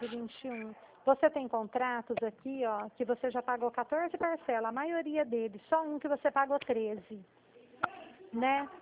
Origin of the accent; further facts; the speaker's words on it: Dracena, São Paulo, Brazil; Eu sou da cidade de Dracena.